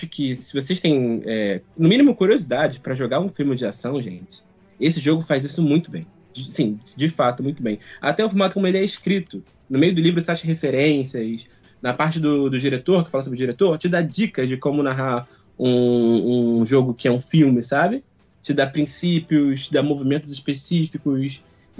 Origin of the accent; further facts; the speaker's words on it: Rio de Janeiro, Brazil; Nossa, que eu sou do Rio, né?